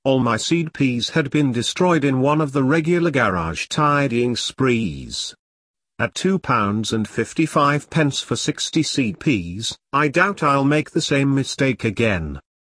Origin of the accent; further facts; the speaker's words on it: Yorkshire and the Humber, United Kingdom; Being a Yorkshireman, something which remains as part of the psyche no matter how far one travels or where one eventually settles down